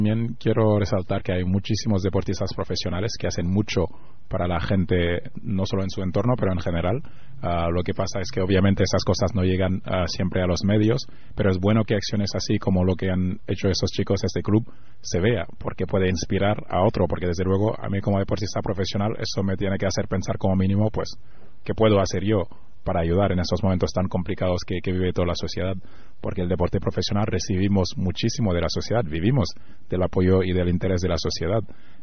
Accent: Senegal; now in Spain; soy de Senegal, ¿no? Yeah. Ahora soy de Senegal, de España, pero he nacido en Senegal. La mayoría de mi familia está ahí, los amigos de mi infancia están ahí.

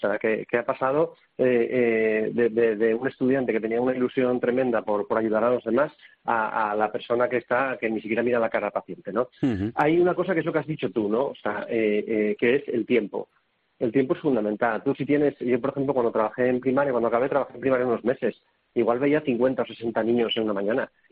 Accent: Oviedo, Asturias, Spain; nosotros somos aquí de Oviedo, de Asturias

